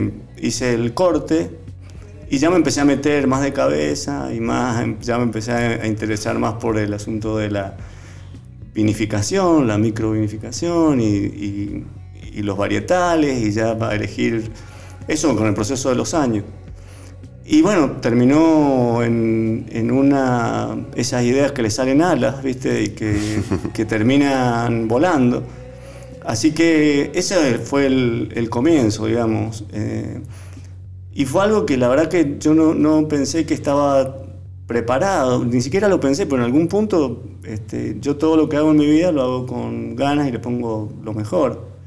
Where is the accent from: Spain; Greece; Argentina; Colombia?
Argentina; Mendoza; yo como buen mendocino, sabes que todos los mendocinos tienen una relación con el vino estrecha